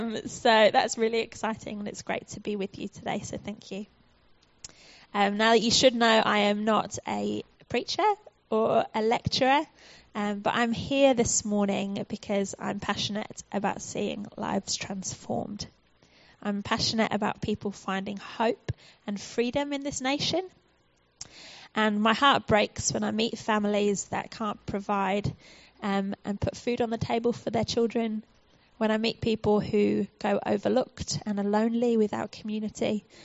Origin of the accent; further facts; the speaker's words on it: United Kingdom; moved away as an adult; now in New Zealand; you might notice from my accent that I am, in fact, from the UK. My father, however, was born in Christchurch, so I have some Kiwi blood in me, deep down somewhere.